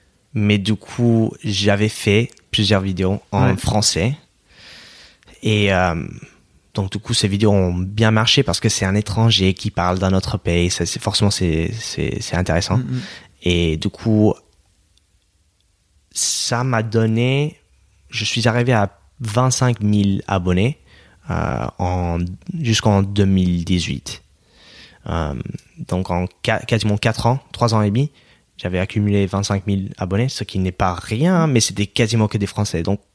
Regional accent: United States; French is a second language; Parce que dès que je dis que je suis américain.

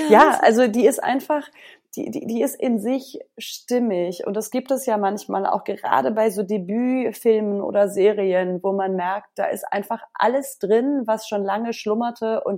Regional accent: Berlin, Germany; was ich als Berlinerin doch erstaunlich fand.

